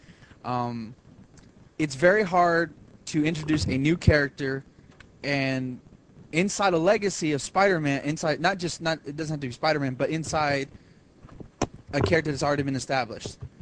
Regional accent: Texas, United States; I'm from Texas. I don't give a shit.

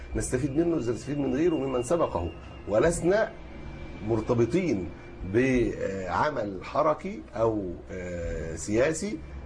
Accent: Egypt; واخبر حضرتك دفع علم مصر وإحنا مصريين

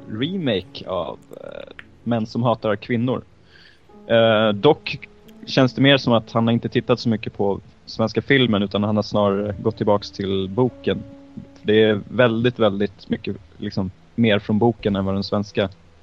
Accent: Sweden; det är bara för att kanske jag är svensk då som jag reagerar på allt det här.

